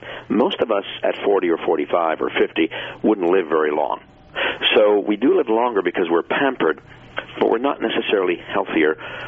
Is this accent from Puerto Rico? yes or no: no; Canada; average American or Canadian, I'm from Canada